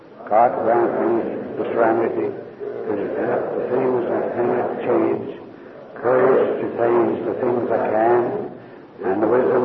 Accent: Sydney, Nova Scotia, Canada; from Sydney, Nova Scotia, not quite to the easterly point of the country

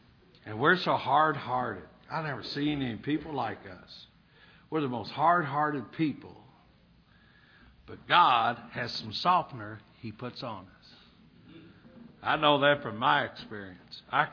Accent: Kentucky, United States; I'm from Western Kentucky.

